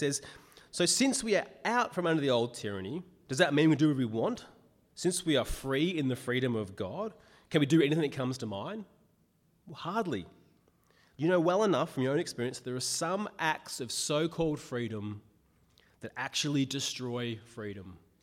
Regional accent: Australia; If anything, as an Australian culture, we're encouraged to do whatever we want and have whatever we want when we want it, which is right now or yesterday.

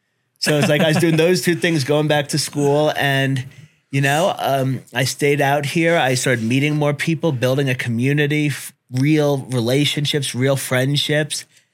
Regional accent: Brooklyn, New York, United States; also born or lived in Denver / Los Angeles; So I grew up in Brooklyn.

